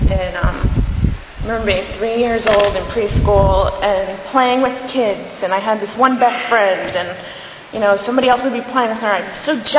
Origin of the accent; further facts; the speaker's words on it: Stratford, Connecticut, United States; born there; I'm 29 years old. I was born in Stratford, Connecticut. I still reside in Stratford, Connecticut.